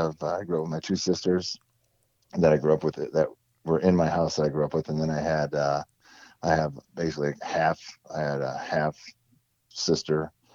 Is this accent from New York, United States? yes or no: no; Trenton, Michigan, United States; born there; I was born here in Michigan, Trenton, actually, which is a small city just south of Detroit.